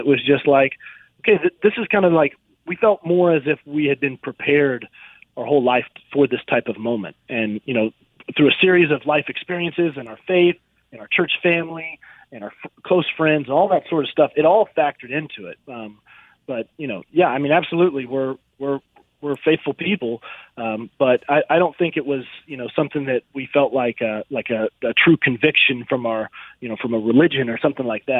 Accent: Oklahoma, United States; You know, we grew up in church, and I mean, for crying out loud, Richard, we're from Oklahoma.

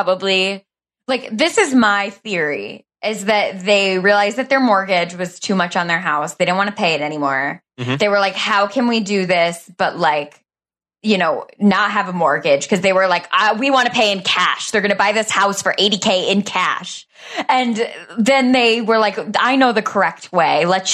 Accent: Michigan, United States; Like, I grew up in Michigan. And so, like, up north living was very common.

